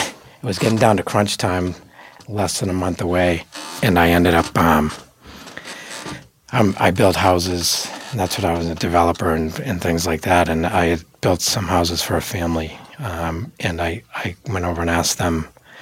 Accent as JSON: {"language": "English", "town": "Falmouth", "region": "Massachusetts", "country": "United States", "tie": "born or raised there", "said": "Even though I grew up in Falmouth and North Falmouth area, I didn't really know anybody."}